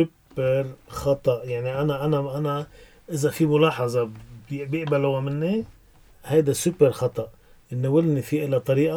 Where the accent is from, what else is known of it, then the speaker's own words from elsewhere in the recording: Syria; انا سوري بس لحظه، شغله صغيره